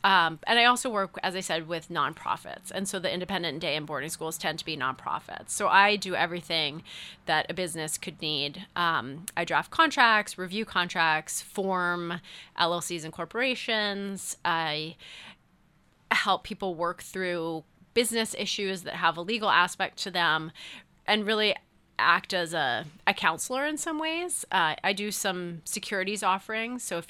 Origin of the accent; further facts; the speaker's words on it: New Hampshire, United States; I grew up in New Hampshire and then moved away for a long time.